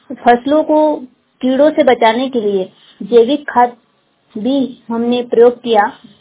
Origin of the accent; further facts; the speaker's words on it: Rajgarh, India; मैं राजगढ़ कंधाना से हूँ।